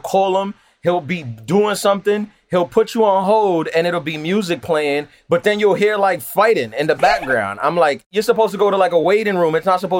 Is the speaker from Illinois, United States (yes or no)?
no; Queens, New York, United States; I'm from Queens, New York, where like I grew up, especially when I was in high school, there was a whole thing of scammers who were going on, who were running different type of scams.